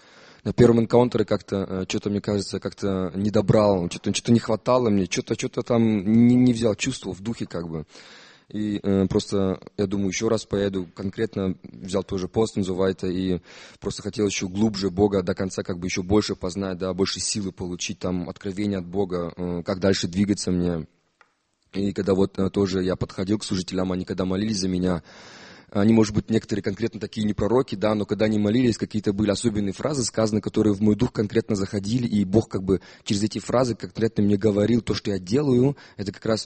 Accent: Krefeld, North Rhine-Westphalia, Germany; Я сам из Крефельда, но церковь моя в Эссене.

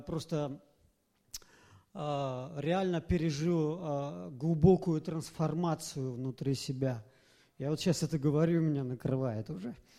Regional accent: Finland; я из Финляндии.

